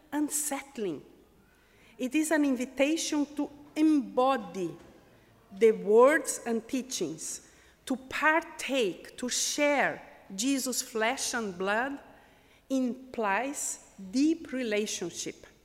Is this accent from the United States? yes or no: no; Portugal; accent: Portuguese; English is a second language; Metaphor. Metaphor. My Portuguese accent.